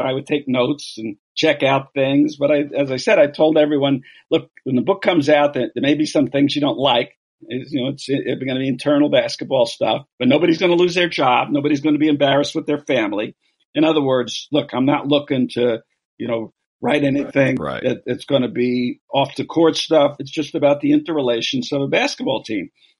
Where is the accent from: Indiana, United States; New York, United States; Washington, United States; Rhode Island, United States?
New York, United States; New York City; I grew up in New York City.